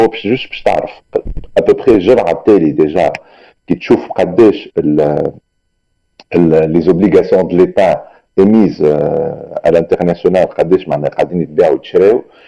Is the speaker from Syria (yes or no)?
no; Tunisia